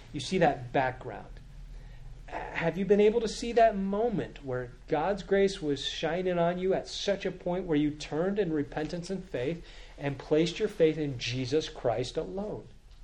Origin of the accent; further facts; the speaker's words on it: Canada; I grew up in Canada. I was forced in Canada to learn French all throughout my grade school education.